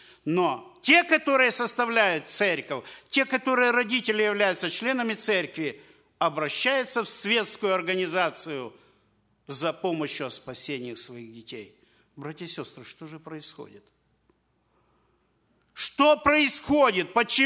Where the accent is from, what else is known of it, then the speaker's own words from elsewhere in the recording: Ukraine; moved away; Мы только еще свежие приехали с той страны, с Украины.